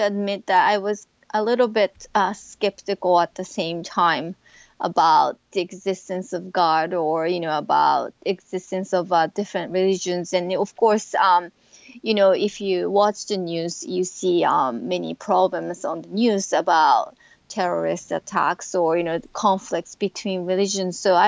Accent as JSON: {"language": "English", "country": "Japan", "tie": "born or raised there", "said": "Well, Japan has a very interesting culture. It kind of integrates many different beliefs. We celebrate Christmas, and we also are influenced by Buddhist cu"}